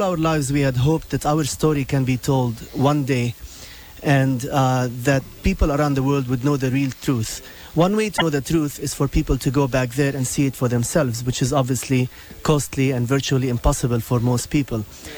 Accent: Ramallah, West Bank, Palestine; also born or lived in Jerusalem; I was born in Jerusalem. I was raised in a very small, beautiful summer resort called Ramallah, which is where until recently my parents were

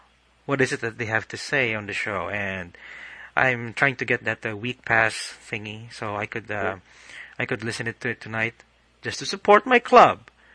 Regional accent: Philippines; English is a second language; they reject me because I'm Filipino or I have an accent.

